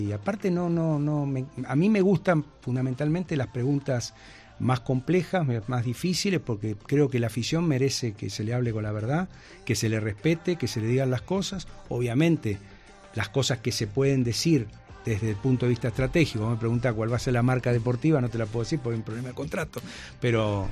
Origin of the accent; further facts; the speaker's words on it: Argentina; no lo digo como argentino, lo digo como una realidad